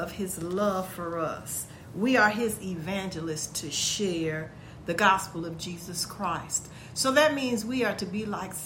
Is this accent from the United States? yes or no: yes; Chicago, Illinois, United States; I grew up in Chicago, and we would pour salt on the ice or the snow